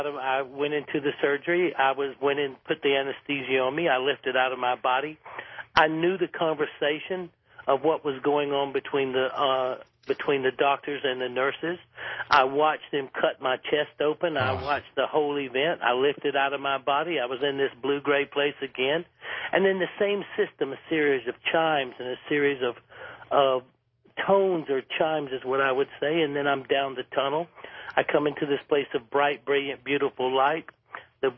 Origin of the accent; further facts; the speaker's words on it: South Carolina, United States; You know, I grew up in South Carolina, and I had absolutely no spiritual nature about me